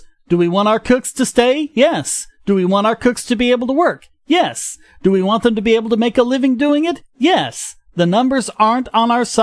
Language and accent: English; New York, United States; It's that energy I felt when I was growing up in New York. I've been here my entire life